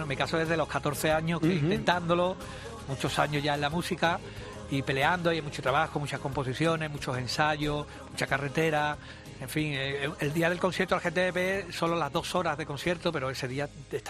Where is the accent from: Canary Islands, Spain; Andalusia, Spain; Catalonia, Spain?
Andalusia, Spain; Seville; Yo soy de Sevilla capital